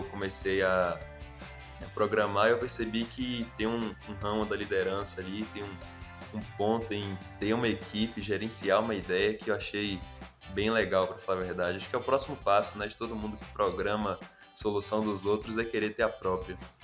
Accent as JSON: {"language": "Portuguese", "region": "Bahia", "country": "Brazil", "said": "Eu sou da Bahia, só que eu estava trabalhando para o Tocantins."}